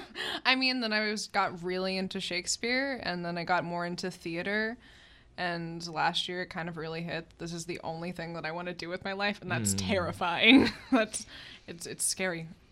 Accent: Las Vegas, Nevada, United States; acting classes in Las Vegas, where I'm from. I'm not from Austin.

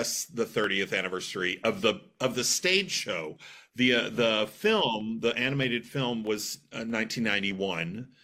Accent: Dallas, Texas, United States; Sorry about that, but grew up, born and raised in Dallas, Texas. And most of my family is still there.

